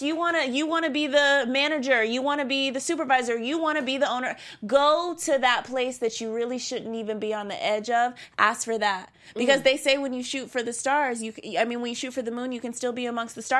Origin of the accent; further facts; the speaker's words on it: Tampa, Florida, United States; I'm from the South and from Florida, Tampa Bay